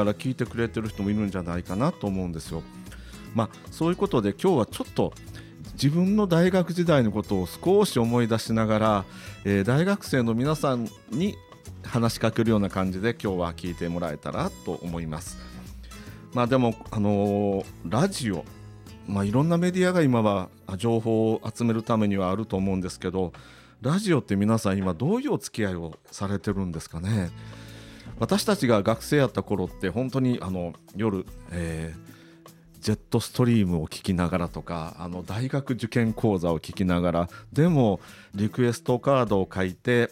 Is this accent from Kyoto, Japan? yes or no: yes; Kyoto, Japan; 私が京都人として生まれ育って、そして仕事している中で